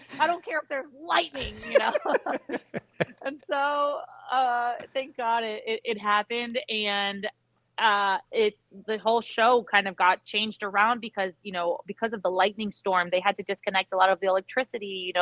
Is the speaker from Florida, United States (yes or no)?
yes; Florida, United States; I grew up in South Florida, so I know how this all goes